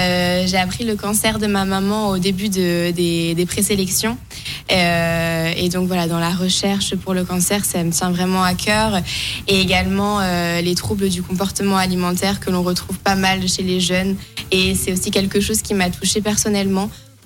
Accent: Mortain-Bocage, Normandy, France; De Mortain. Je viens de Mortain-Bocage, dans le sud de Manche.

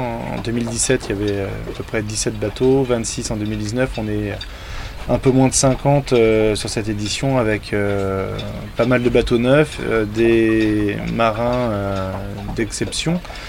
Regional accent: Le Havre, Normandy, France; Donc c'est un petit peu de sens chez nous, au Havre.

